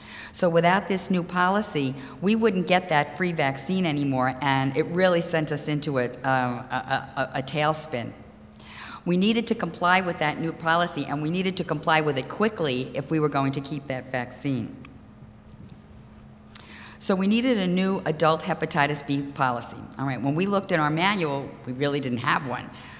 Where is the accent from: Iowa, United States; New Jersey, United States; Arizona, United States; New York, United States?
New York, United States; And I am from Suffolk County.